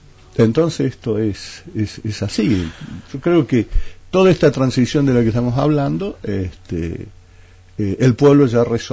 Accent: Villa Mercedes, San Luis, Argentina; Yo tengo 68 años, soy nacido, criado en Villa Mercedes y nunca recuerdo una inundación de este tipo.

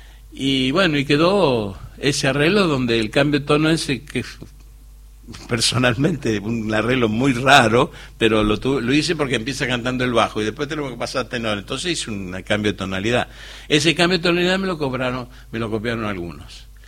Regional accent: Argentina; accent: Santa Fe; me trago las S como los santafesinos.

